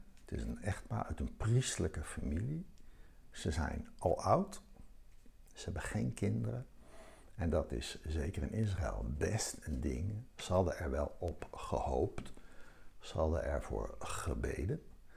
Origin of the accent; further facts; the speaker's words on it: Eindhoven, North Brabant, Netherlands; Ik kom uit Eindhoven en daar bezoek ik meestal de evangelische gemeente, de Lichtstad.